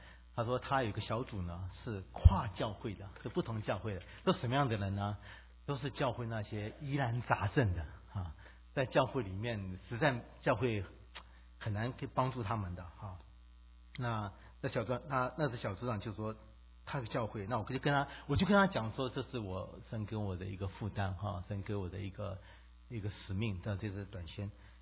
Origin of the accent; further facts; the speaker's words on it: Taiwan; 那我也是从台湾来的嘛，就回到我亲属家里面